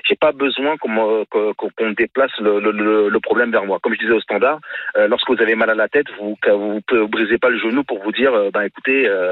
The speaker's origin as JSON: {"language": "French", "region": "Île-de-France", "country": "France"}